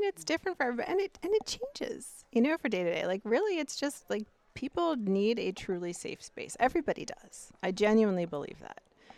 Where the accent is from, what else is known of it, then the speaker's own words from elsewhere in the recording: Eldersburg, Maryland, United States; I grew up in Eldersburg.